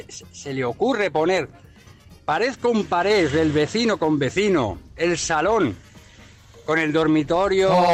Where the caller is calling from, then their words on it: Madrid, Community of Madrid, Spain; de Madrid.